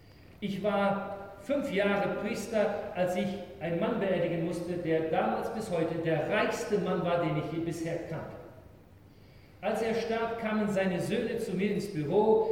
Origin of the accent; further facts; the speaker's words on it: Canada; German is a second language; now in Germany; Tradition in meiner Heimat in Kanada ist, dass unsere Friedhöfe, heute gibt es die auch, aber früher lagen sie alle weit aus den Städten raus.